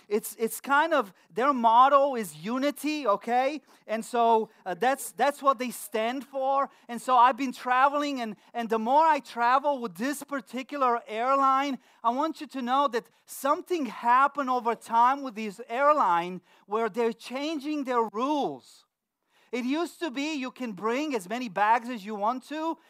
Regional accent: Romania; English is a second language; moved away; I come from Romania. I came here in 1996. I didn't speak any English when I came here.

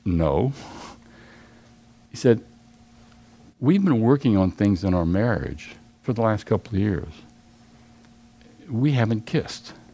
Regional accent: Louisiana, United States; I didn't use the word transform growing up in Louisiana.

